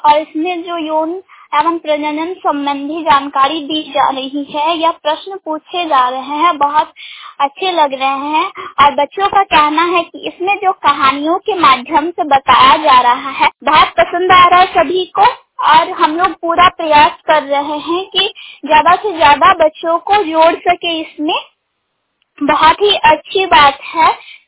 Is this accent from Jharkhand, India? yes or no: yes; Chiliyama, Jharkhand, India; मैं चिलियामा गांव से हूँ, प्रखंड निंदी, जिला सारेकला, हरसवा।